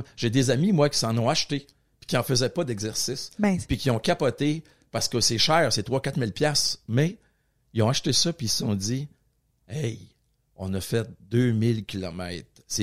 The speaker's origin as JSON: {"language": "French", "town": "Portneuf", "region": "Quebec", "country": "Canada", "tie": "born or raised there", "said": "moi, à Portneuf, j'ai grandi à Portneuf, entre Trois-Rivières puis Québec, sur la rive nord. Puis j'ai grandi avec l'eau."}